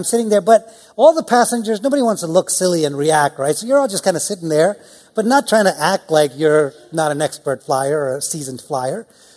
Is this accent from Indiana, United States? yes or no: no; Philadelphia, Pennsylvania, United States; also born or lived in India; But I am from Philadelphia, and I remember my early days. I moved to the U.S. from India in the late 70s